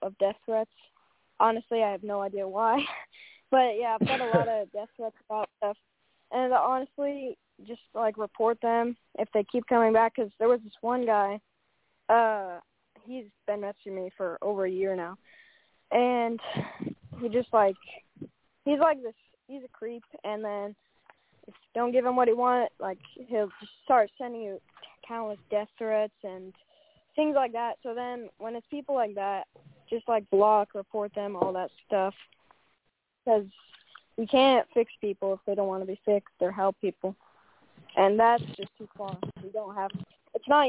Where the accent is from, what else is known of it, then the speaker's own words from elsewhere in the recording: North Carolina, United States; I'm from North Carolina, USA.